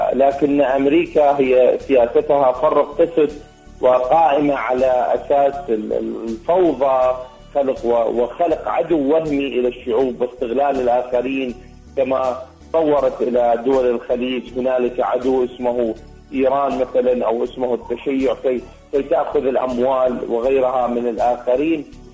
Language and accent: Arabic; Iraq; من العراق